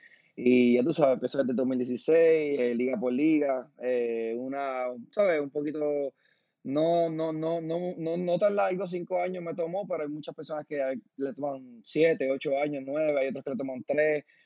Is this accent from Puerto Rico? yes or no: yes; Vega Baja, Puerto Rico; also born or lived in Manatí; Sí, yo nací en Manatí, me crié entre Vega Baja y Vega Alta.